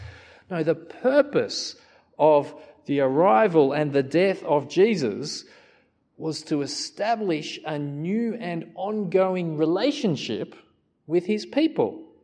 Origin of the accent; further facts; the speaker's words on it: Australia; me being an Aussie, I tried to arrange an appointment.